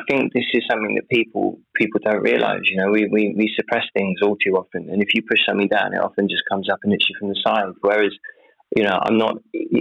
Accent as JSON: {"language": "English", "country": "United Kingdom", "said": "I'm British."}